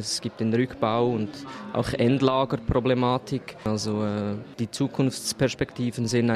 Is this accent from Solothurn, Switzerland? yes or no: yes; Solothurn, Switzerland; weil ich bin in der Nähe eines Kernkraftwerkes aufgewachsen, nähe Güsgen.